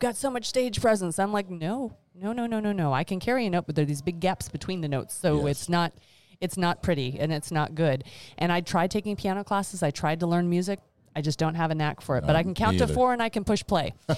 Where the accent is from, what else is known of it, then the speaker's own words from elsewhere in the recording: U.S. Virgin Islands; moved away as an adult; also born or lived in Indiana / Atlanta; now in Charlotte, United States; So I originally, I grew up in the Virgin Islands in the Caribbean. From there, I went to college in Indiana and then went back home after I graduated